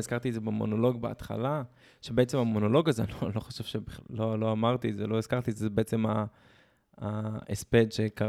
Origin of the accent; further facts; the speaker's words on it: Tel Aviv, Tel Aviv District, Israel; נכון, לא, גם גדלנו בתל אביב